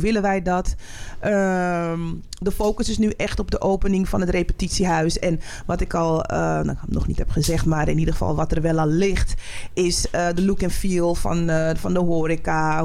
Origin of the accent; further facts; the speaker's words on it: Amsterdam, North Holland, Netherlands; want ik kom uit de Bijlmer Flats